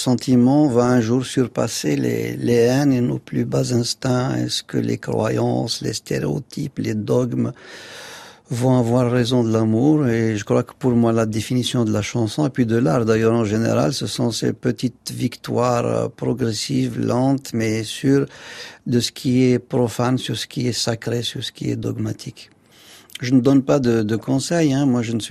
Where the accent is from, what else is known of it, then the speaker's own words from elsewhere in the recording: Kabylie, Algeria; Vous savez, je suis kabyle